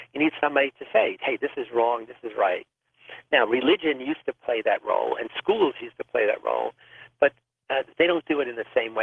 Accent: Bronx, New York, United States; I grew up in poverty in the South Bronx, in the inner-city ghetto, South Bronx

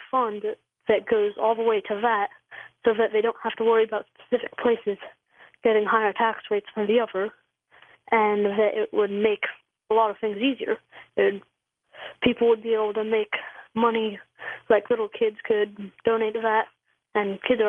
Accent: Oregon, United States; I'm from Oregon.

